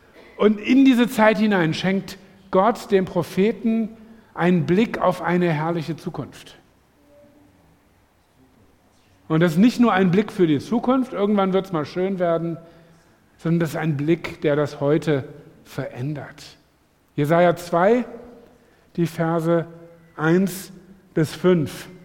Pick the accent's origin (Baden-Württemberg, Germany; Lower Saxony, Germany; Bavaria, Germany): Lower Saxony, Germany; Sag ich als Niedersachse